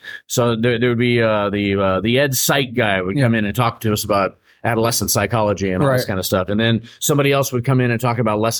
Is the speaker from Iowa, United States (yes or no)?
no; Tempe, Arizona, United States; born there; I was born in Tempe, Arizona, in the shadow of Arizona State University.